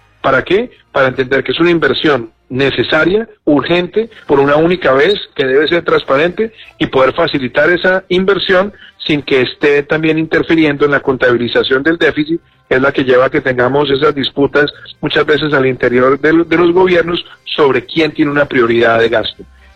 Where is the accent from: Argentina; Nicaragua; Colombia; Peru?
Colombia; Yo lo que creo como colombiano, mi preocupación hoy como colombiano